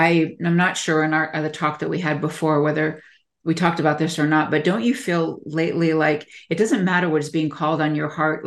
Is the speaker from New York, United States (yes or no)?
no; California, United States; now in Michigan, United States; cause I'm from California.